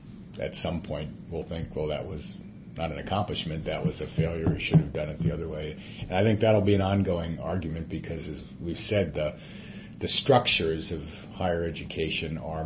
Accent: New York City, New York, United States; I grew up in New York City, and so being in Washington even half time for 15 months was a little like back to the future.

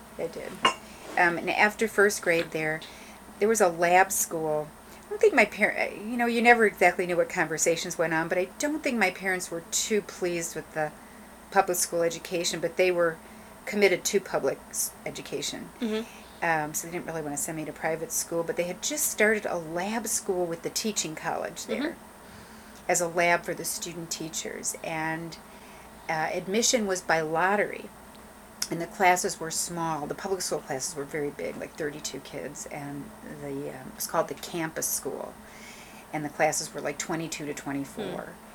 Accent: Youngstown, Ohio, United States; born there; I was born in Youngstown, Ohio, 1951, and my parents were both veterans of World War II.

